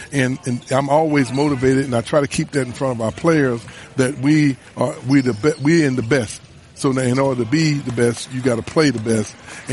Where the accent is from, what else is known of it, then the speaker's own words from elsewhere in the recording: Gastonia, North Carolina, United States; You understand, I'm from Gastonia. I remember watching all the ACC tournaments, and I get chills, I get goosebumps, you know, when I come here, because I know how much it means to the area